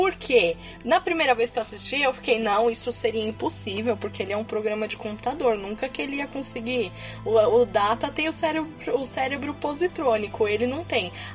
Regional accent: São Paulo, Brazil; eu sou de São Paulo, nem preciso falar como que tá aqui

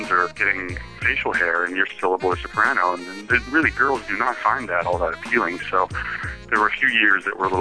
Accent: Calgary, Alberta, Canada; I remember that when I was a boy soprano, you know, singing in Calgary.

